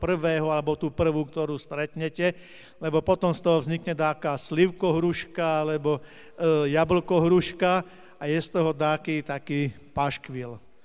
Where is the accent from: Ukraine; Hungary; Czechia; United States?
Czechia; Moravia; ja som z Moravy